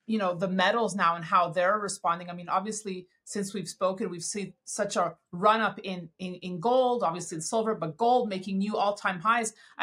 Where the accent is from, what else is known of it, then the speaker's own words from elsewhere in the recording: Montreal, Quebec, Canada; I see you're joining me from my hometown of Montreal. Welcome.